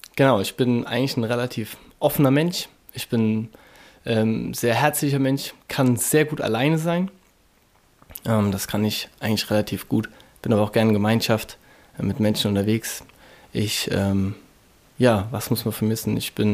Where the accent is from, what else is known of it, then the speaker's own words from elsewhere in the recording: Roxheim, Rhineland-Palatinate, Germany; Ich bin aufgewachsen in Roxheim, das ist in der Nähe von Bad Kreuznach bei Mainz, eine nahe Weinregion.